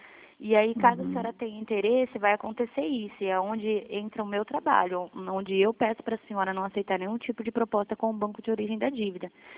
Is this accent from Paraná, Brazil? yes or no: no; Dourados, Mato Grosso do Sul, Brazil; Eu sou de Dourados